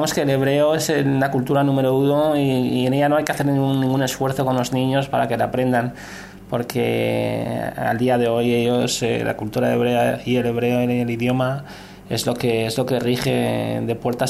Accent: Spain; now in Israel; Y allí en Israel hacemos muchas cosas como españoles. En principio, siempre que están conmigo los niños, solamente hablamos en español.

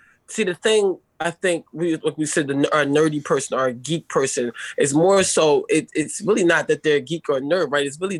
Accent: Sicklerville, New Jersey, United States; also born or lived in Philadelphia; So I'm basically from North Philly, or a small part of North Philly called Nicetown. And then I end up being adopted by an amazing lady in South Jersey in Sicklerville. And I ended up growing up there.

